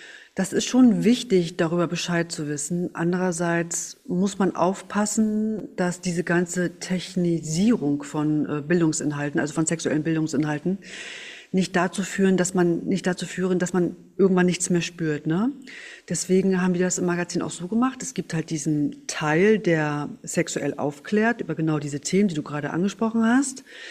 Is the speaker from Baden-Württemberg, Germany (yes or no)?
no; Mecklenburg-Vorpommern, Germany; Ich komme von Rügen, ne? Ich bin auf Rügen aufgewachsen, im Norden Deutschlands und in einem Matriarchat, denn meine Mutter plus 5 Tanten und meine Oma.